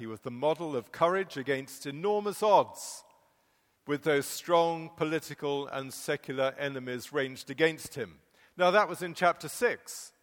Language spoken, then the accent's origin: English; England, United Kingdom; And as an Englishman, I look back